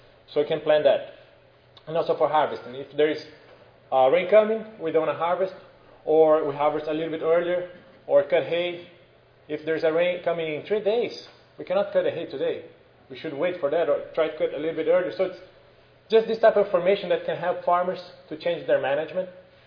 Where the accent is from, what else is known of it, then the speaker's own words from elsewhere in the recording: Brazil; Like, I'm from Brazil. We have a lot of problems related to that.